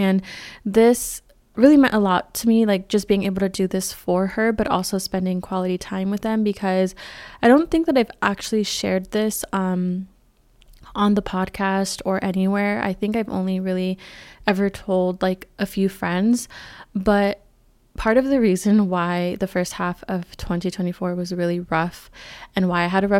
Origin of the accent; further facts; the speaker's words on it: California, United States; I grew up in Northern California, but like my grandparents, my cousins, a lot of the family members that I'm close with live in Southern California.